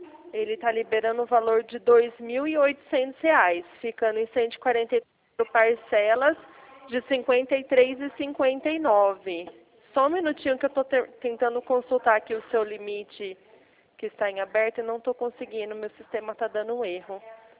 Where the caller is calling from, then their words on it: São Paulo, Brazil; A gente fala da central, tá? Aqui de São Paulo.